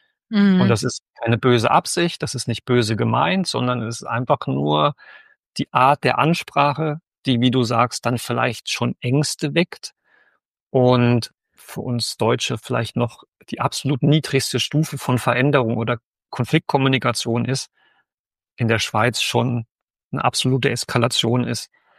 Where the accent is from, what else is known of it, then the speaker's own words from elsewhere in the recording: Germany; Und für mich als Deutscher heißt Weiterentwicklung, ich bin zufrieden in der Firma.